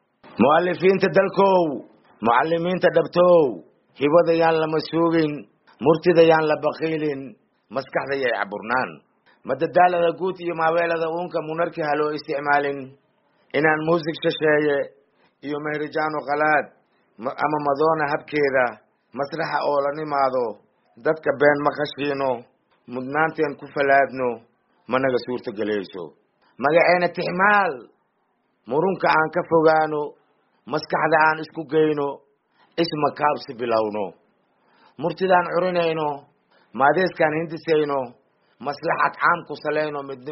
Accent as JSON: {"language": "Somali", "town": "Jilib", "region": "Middle Juba", "country": "Somalia", "tie": "born there", "said": "aniga waxaan ku dhashay Jilib"}